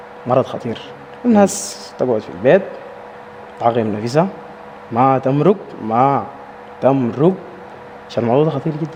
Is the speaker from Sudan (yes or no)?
yes; Sudan; في مواهب مدفونة كثير في بلدنا السودان بالذات